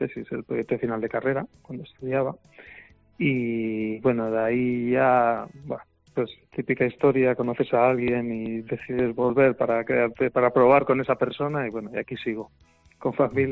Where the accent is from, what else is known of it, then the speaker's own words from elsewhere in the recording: Spain; soy lo que soy, ¿no? Quiero decir, no voy a cambiar, soy español y no me desvinculo de mi origen y de lo que soy